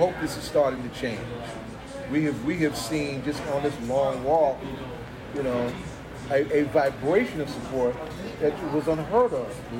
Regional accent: New Jersey, United States; A lot of folks are from Philly. I'm from Jersey and whatnot.

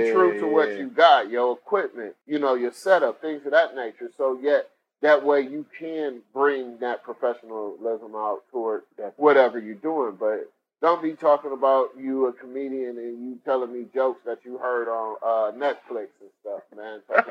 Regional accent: Cleveland, Ohio, United States; Like, if you go to my hometown, Cleveland, you got barbecue spot restaurant all over the place.

